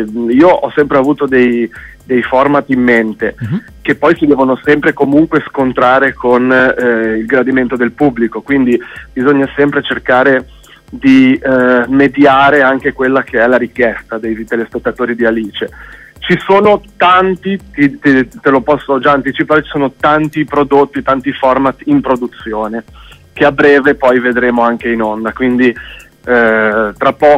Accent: Genoa, Liguria, Italy; perché io sono genovese.

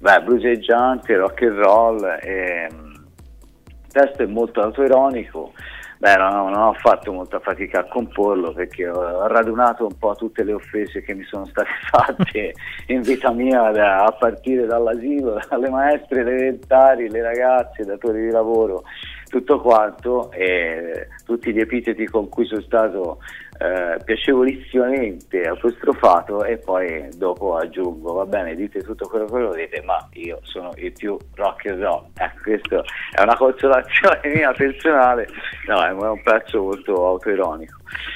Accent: Livorno, Tuscany, Italy; della mia città, dove sono nato e cresciuto, a Livorno

